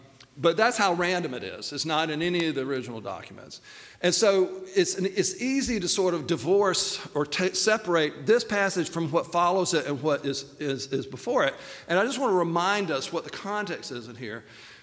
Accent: Laurel Hill, United States; I think I remember as a child growing up in Church in the Pines in Laurel Hill

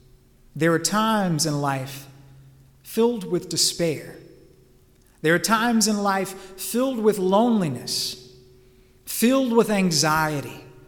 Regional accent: Laurinburg, North Carolina, United States; I remember when I was a youngster growing up in the Laurinburg Presbyterian Church.

